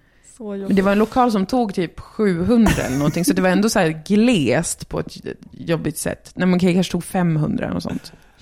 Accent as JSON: {"language": "Swedish", "town": "Umeå", "region": "Västerbotten County", "country": "Sweden", "tie": "born or raised there", "said": "För det var första gången jag stoppade i Umeå, där jag är född och uppvuxen."}